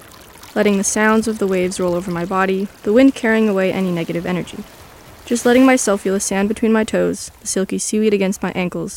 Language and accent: English; California, United States; Growing up in California, I got to experience the beach so often that when I leave after a visit, I feel as if I leave a part of myself behind.